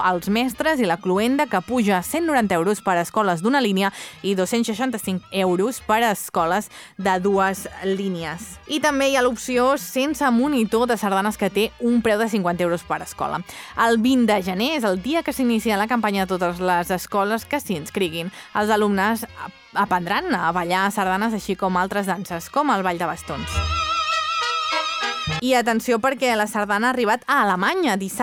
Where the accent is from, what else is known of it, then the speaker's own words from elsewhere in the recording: Calella, Catalonia, Spain; ja ho sabeu que jo sóc de Calella